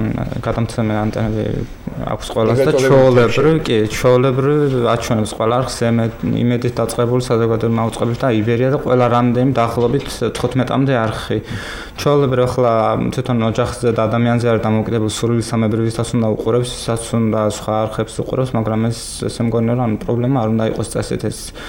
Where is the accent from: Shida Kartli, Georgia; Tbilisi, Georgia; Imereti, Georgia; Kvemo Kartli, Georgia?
Kvemo Kartli, Georgia; გარდაბნის რაიონი მოღანლოდან ვარ სოფლიდან